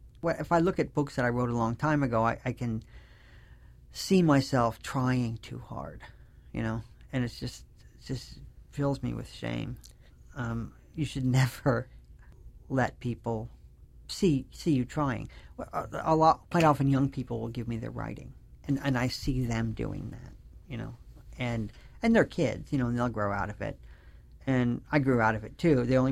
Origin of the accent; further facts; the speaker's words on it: United States; And one of the ways in which I'm really an American, and it took living overseas to realize, is that I really do believe that hard work pays off